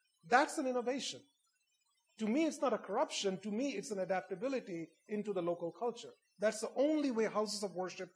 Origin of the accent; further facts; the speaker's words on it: India; I come from India, the largest Muslim population, the largest minority Muslim population in the world.